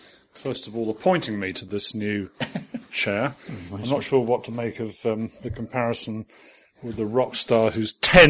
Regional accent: England, United Kingdom; speaking as an Englishman

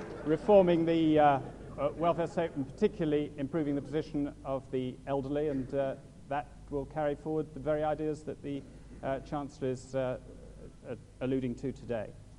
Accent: England, United Kingdom; As an English person, I just thought that we don't have to prove that.

